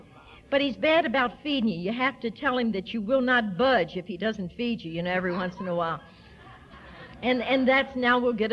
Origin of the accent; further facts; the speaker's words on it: Washington, District of Columbia, United States; born there; I'm really an Irish person that got switched by some drunken nun in Providence Hospital in Washington, D.C. on July 30th, 1939.